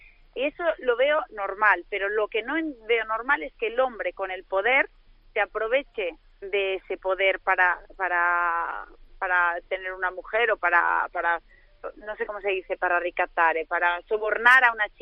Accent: León, Castile and León, Spain; ya, pero yo soy de León. Entonces tampoco pega nada, ¿me entiendes?

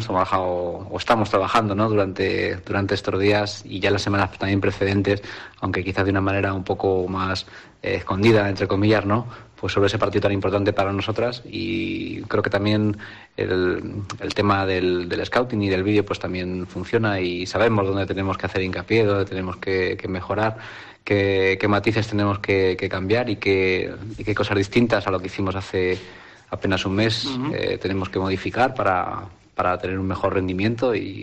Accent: Petrer, Valencian Community, Spain; vengo de Petrer, del mismo pueblo

